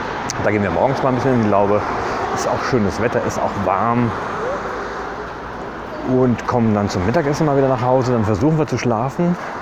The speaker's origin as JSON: {"language": "German", "region": "West Germany", "country": "Germany", "said": "Boah, weiß man als Westdeutscher auch gerade nicht, ne?"}